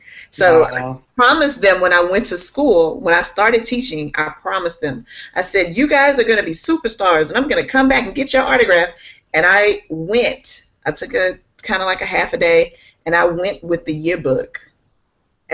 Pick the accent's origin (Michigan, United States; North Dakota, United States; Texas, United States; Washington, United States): Texas, United States; I'm originally from Texas. So I came back home, and I jumped right in, started at a charter school